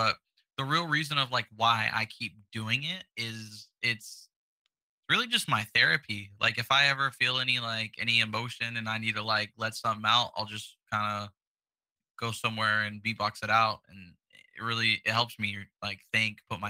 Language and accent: English; Tulsa, Oklahoma, United States; also born or lived in Wisconsin; I grew up in Tulsa, Oklahoma. I was there. I grew up there until I was around 5 or 6. And then I went to Wisconsin for a couple years and then back to Oklahoma.